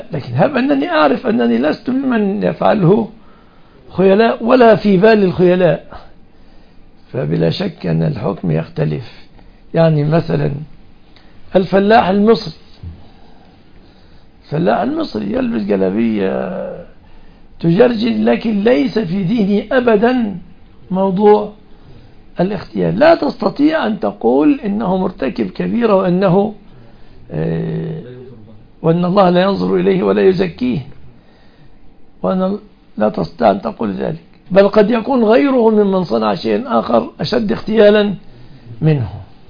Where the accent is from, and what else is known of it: Egypt